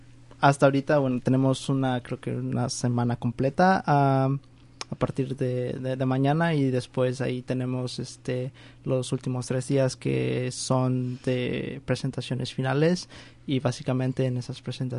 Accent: Mexico; yo también soy mexicano, soy latino

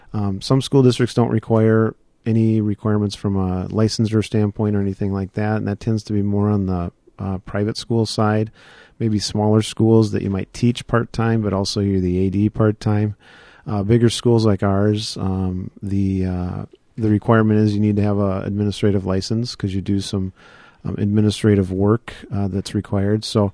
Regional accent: Faribault, Minnesota, United States; me growing up in Faribault, it was a chance to come back close to home and be around my parents again

